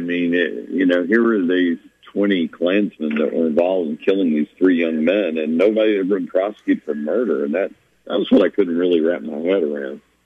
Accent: Texas, United States; moved away; I moved there in 86. I grew up in East Texas and moved to Jackson in 86.

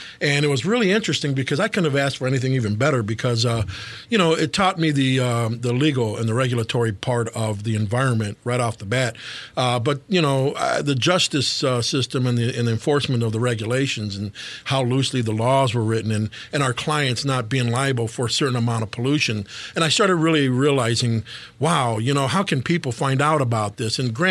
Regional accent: Hammond, Indiana, United States; when I lived in Hammond. Mm-hmm. And I grew up on State Street, and our next street over was Willow Court.

